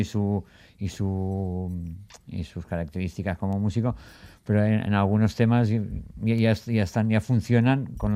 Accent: Catalonia, Spain; Somos un catalán, yo, una bilbaína y un madrileño.

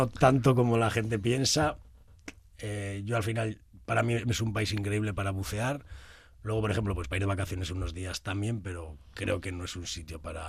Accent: Vitoria, Basque Country, Spain; Coño, yo también soy de Vitoria

